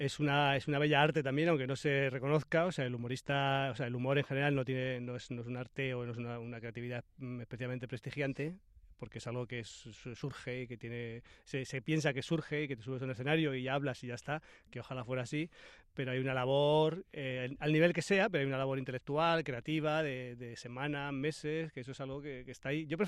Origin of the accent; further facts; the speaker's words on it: Madrid, Community of Madrid, Spain; Yo soy de barrio, y en nuestro barrio, yo soy de Carabanchel